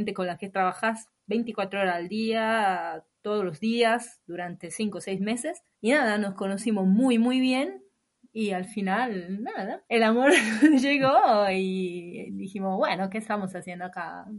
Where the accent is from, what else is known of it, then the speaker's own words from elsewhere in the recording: Imola, Emilia-Romagna, Italy; Spanish is a second language; Yo soy del norte de Italia, de un pueblo que se llama Imola, que si por alguien conoce es donde murió Ayrton Senna, el piloto de Fórmula 1. Pero la verdad es que yo también viví en lugares distintos. A los 19 me trasladé a Londres